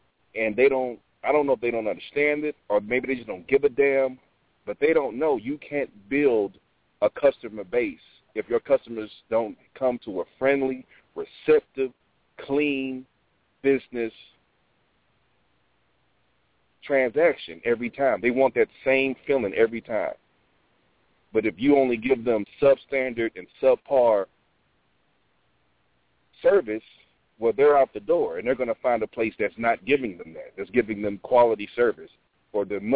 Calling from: Texas, United States; Descendant from Texas.

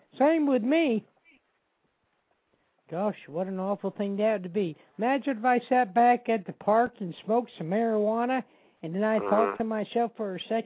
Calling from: Chicago, Illinois, United States; I'm calling from Chicago.

